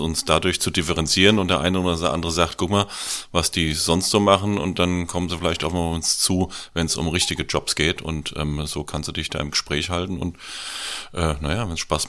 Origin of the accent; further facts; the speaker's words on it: Frankfurt, Hesse, Germany; habe früher das Abi geschafft, also als echter Frankfurter